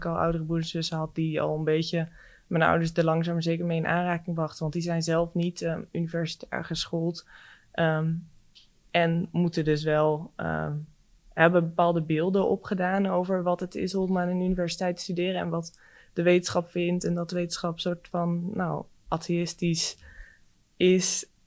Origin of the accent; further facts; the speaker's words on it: Groningen, Netherlands; moved away as an adult; ik kom uit Groningen oorspronkelijk, van een boerderij in Noordwest-Groningen helemaal. En daar opgegroeid, het VWO gedaan en toen naar Amsterdam vertrokken voor mijn studie. En daar woon ik nu alweer 5 jaar met heel veel plezier in de stad.